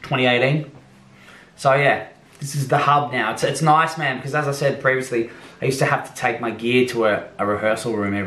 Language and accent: English; Ballarat, Victoria, Australia; I grew up in Ballarat. We had a big garage out in the back.